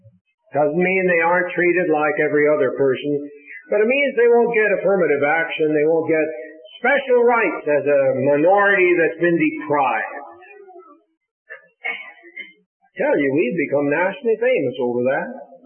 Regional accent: Colorado, United States; I come from Colorado.

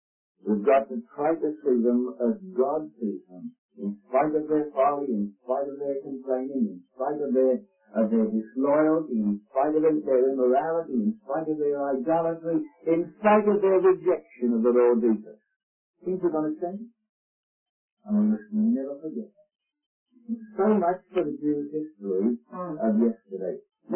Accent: United Kingdom; And I'm British, since I don't have an accent, of course, you'd never realize that.

